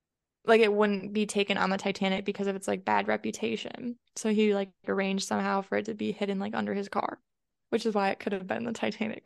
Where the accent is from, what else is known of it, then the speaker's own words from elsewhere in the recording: Michigan, United States; Oh my gosh. Yeah, I'm from Michigan, so yeah.